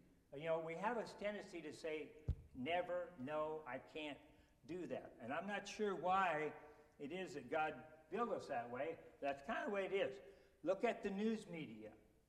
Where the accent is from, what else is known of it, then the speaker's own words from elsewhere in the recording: Nebraska, United States; Now, I'm from Nebraska, the football capital of the world, right?